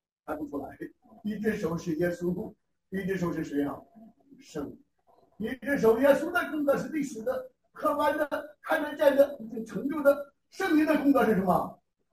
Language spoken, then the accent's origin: Chinese; China; 所以我们有的时候我们中国人，哎，这人没有眼光